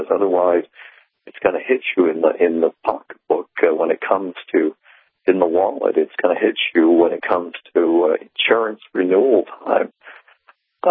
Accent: Massachusetts, United States; You know, I'm 16 and a half where I grew up in Massachusetts.

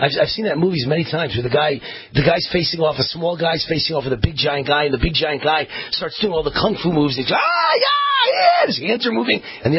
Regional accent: Las Vegas, Nevada, United States; I mention I'm from Vegas, and I mention we have zero income taxes

